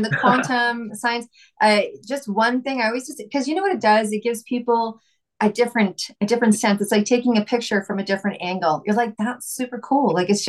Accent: Vancouver, British Columbia, Canada; I bungee jumped backwards up off a crane in Montreal and screamed, hey, I'm from Vancouver.

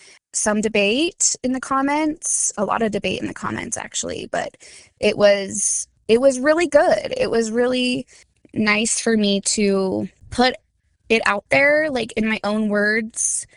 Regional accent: Washington, United States; also born or lived in Utah; I was born in Utah. We moved to Washington a few years later. So I was an active Mormon in a different state

